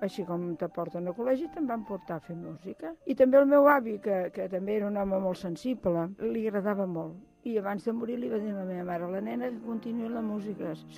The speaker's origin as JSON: {"language": "Catalan", "town": "Barcelona", "region": "Catalonia", "country": "Spain", "tie": "born there", "said": "Vaig néixer a Barcelona l'any 41, tinc 70 anys."}